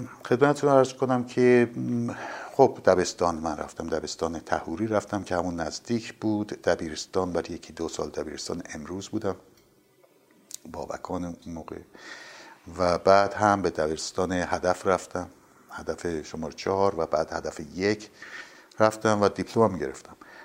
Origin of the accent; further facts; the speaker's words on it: Tehran, Tehran Province, Iran; born there; من در 20 اسفند 1333 در تهران متولد شدم و محل زادگاه منم خیابان خواجه نصیر طوسی بود در که امتداد خیابان طالاقانی امروز یا تخت جمشید سابق بود.